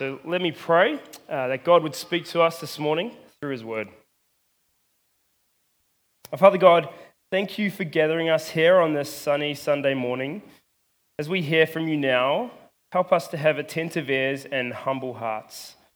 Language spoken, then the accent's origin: English; New Zealand; now in Australia; Well, many of you may know that I grew up in New Zealand.